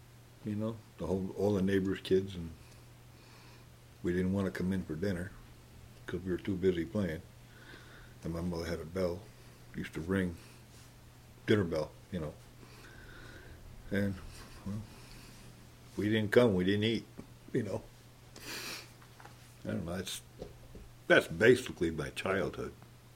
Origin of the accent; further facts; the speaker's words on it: Greenport, New York, United States; now in Hudson, United States; Well, I grew up in Greenport. And let's see. I didn't move to Hudson here until maybe 23 years ago.